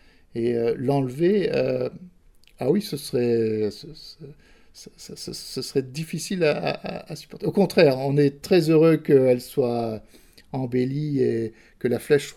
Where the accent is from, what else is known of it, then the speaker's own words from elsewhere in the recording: Brittany, France; moi, je viens de Bretagne. Enfin, il y a beaucoup de Bretons sur Saint-Denis, mais moi, je venais directement de Bretagne, pratiquement.